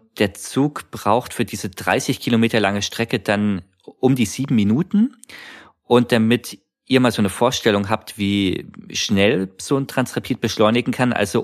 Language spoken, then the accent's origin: German; Munich, Bavaria, Germany; Und ich bin zu der Zeit in München aufgewachsen